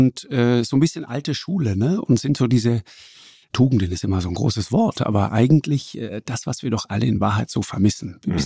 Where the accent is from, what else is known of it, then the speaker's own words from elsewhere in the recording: Trentino-Alto Adige, Italy; ich bin ja so als Südtiroler, ich bin ja sozusagen Italiener nach Bedarf. Ich bin dann auch Deutscher nach Bedarf.